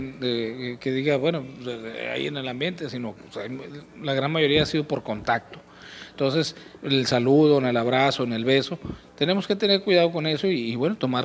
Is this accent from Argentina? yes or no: no; Culiacán, Sinaloa, Mexico; nosotros como ciudadanos mexicanos, sinaloenses y culiacanenses